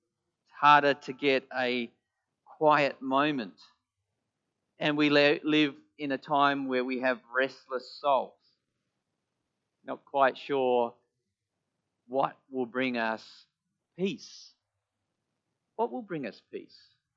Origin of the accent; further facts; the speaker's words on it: Noarlunga, South Australia, Australia; I was born in Nolunga, okay? I'm only dissing where I grew up.